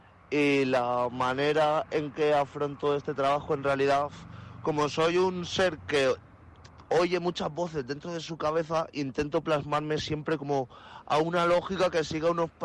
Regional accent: Barcelona, Catalonia, Spain; soy de Barcelona y soy un tipo así un poco flipado al que le gusta pintar

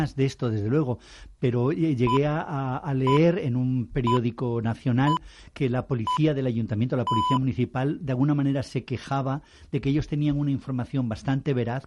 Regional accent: Spain; me he enterado, como español de buena fe

